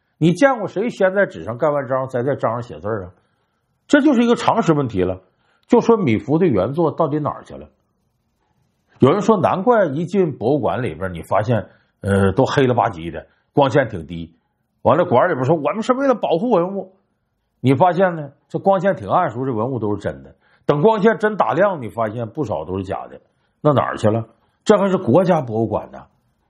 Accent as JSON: {"language": "Chinese", "country": "China", "said": "作为中国人呢，我们回过头看看2025年呢"}